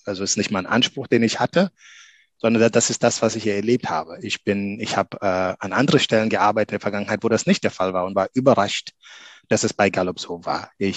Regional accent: Gambia; German is a second language; Ich komme aus Gambia, aus dem kleinen Gambia, kleinster Land in Afrika.

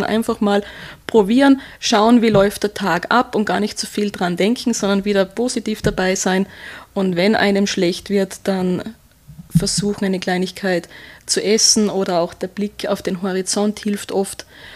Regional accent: Austria; Man hat es auch bei uns in Österreich eigentlich sehr schön

